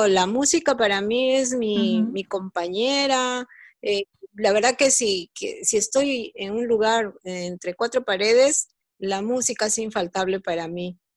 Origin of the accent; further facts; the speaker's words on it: Lima, Peru; yo nací en Lima y ya tengo la influencia urbana.